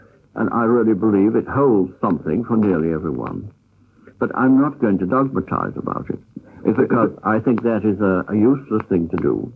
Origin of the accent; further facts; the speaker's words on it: Scotland, United Kingdom; I was brought up in Scotland amongst Presbyterians